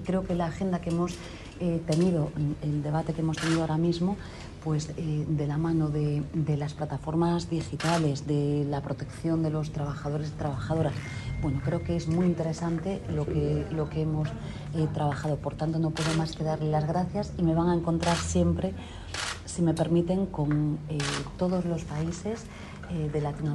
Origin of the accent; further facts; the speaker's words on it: Galicia, Spain; now in Uruguay; ¿Qué les voy a decir yo, que soy gallega?